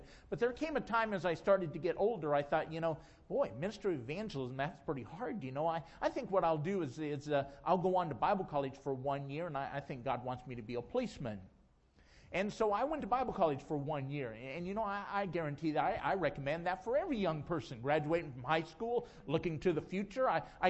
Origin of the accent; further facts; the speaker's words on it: South Dakota, United States; Well, as a young person growing up in the Black Hills of South Dakota, I grew up in a pastor's home.